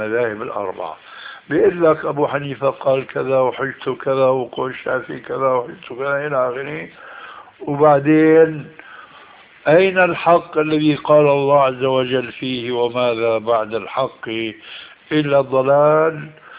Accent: Syria; كل واحد كما يقولون عندنا في الشام جماعة التبليغ مثل إخوان مسلمين مثل حزب التحرير،

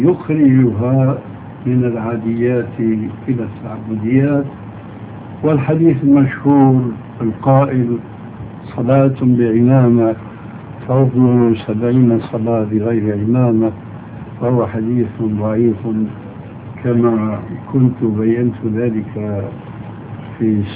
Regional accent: Syria

